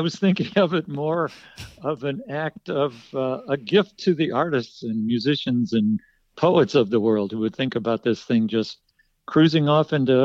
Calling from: St. Louis, Missouri, United States; I'm calling from St. Louis.

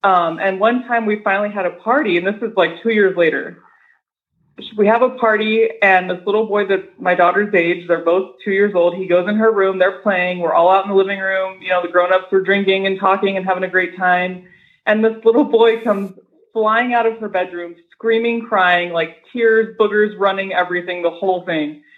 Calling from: Las Vegas, Nevada, United States; I'm in Las Vegas.

